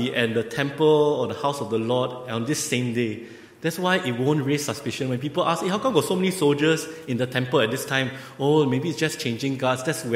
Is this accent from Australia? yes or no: no; Singapore; as a Singaporean, a foreigner, I was a bit shocked.